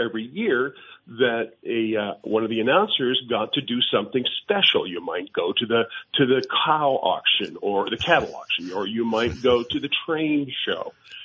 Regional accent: Montpelier, Vermont, United States; Anyway, I come from Montpelier, Vermont, population 5,000.

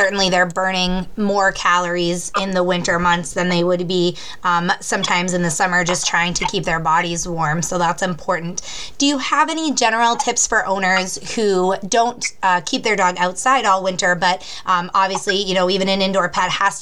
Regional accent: Maine, United States; We actually, I was born and raised in Maine, so we're used to the harsh winters

